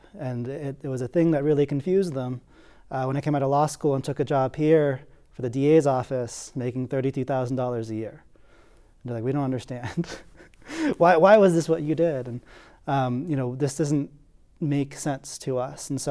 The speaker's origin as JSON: {"language": "English", "region": "California", "country": "United States", "tie": "born or raised there", "said": "So I grew up in the Bay Area, California, to an immigrant mother and a father who's a high school graduate from East L.A."}